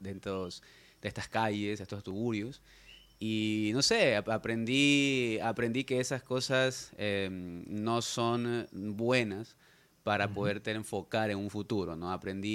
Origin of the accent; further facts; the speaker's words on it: Guayaquil, Guayas, Ecuador; Sí. Soy ecuatoriano de Guayaquil para el mundo.